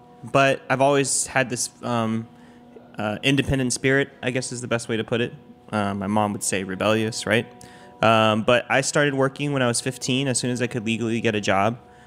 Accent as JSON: {"language": "English", "country": "Taiwan", "said": "I'm from Taiwan. So I went back to Taiwan"}